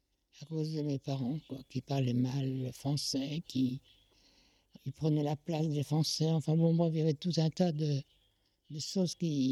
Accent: France; Je suis née en 1933, de parents polonais. Moi, je suis française, hein, je ne me vois pas du tout autrement, mais enfin bon, mes parents étaient polonais tous les deux.

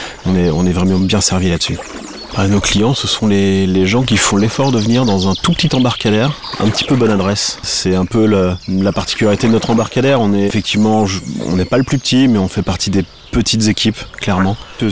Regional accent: Lié, France; On est tous les deux originaires du village de Lié, juste à côté. On a grandi ici, dans le Marais.

